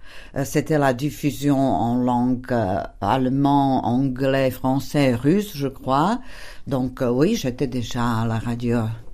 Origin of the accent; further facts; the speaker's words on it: Hnúšťa, Banská Bystrica Region, Slovakia; now in Prague, Czechia; En Slovaquie, je viens de la Slovaquie centrale, d'une petite ville qui s'appelle Hnúšťa